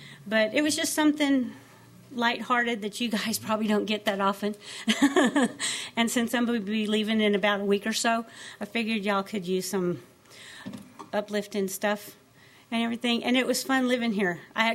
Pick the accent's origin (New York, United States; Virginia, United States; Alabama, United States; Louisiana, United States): Louisiana, United States; I got here in 1981, January, before the big storm. I'm from Louisiana.